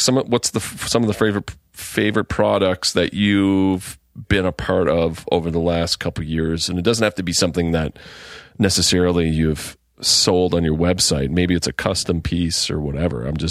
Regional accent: Nova Scotia, Canada; we grew up in Cape Breton Island, so things don't cost that much.

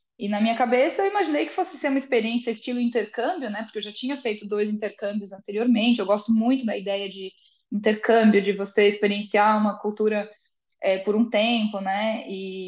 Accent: São Paulo, Brazil; now in Denmark; Eu sou de São Paulo e eu moro na Dinamarca desde outubro de 2016.

